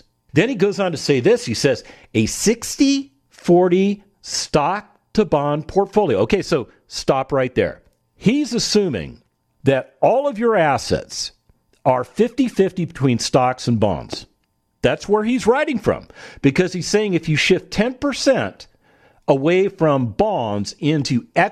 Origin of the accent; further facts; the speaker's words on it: United States; born there; This is my country. This is the country that I was born into from Russian immigrants, of all things.